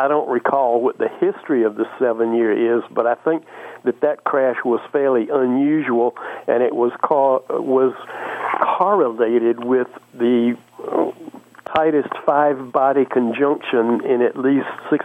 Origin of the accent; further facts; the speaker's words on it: Oxford, North Carolina, United States; moved away as an adult; I grew up in Oxford, a little town, which was about 30 or 40 miles from due north of Raleigh and Durham and up near the Virginia line.